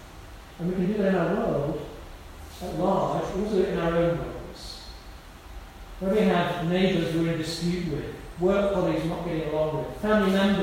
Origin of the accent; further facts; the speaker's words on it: London, United Kingdom; I grew up in London in the 70s when there were bombs going off in London, in Manchester, in Birmingham.